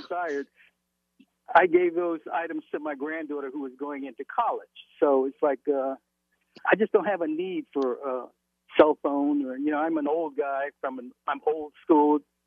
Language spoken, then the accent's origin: English; Philadelphia, Pennsylvania, United States; also born or lived in New Jersey; I'm from New Jersey. I mean, I'm from Philadelphia and New Jersey